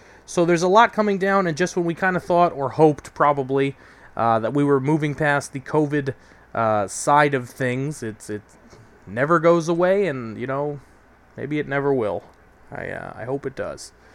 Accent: New York, United States; Look, as a New Yorker and as growing up as a New York Giants fan

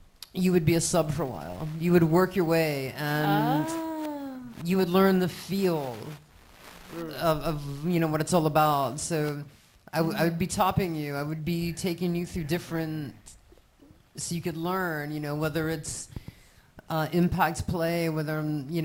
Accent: Virginia, United States; also born or lived in Toronto, Canada; Originally, I'm from Virginia on the East Coast, and then I've grew up all around. I lived in Toronto for many years. I've lived in Amsterdam for a while.

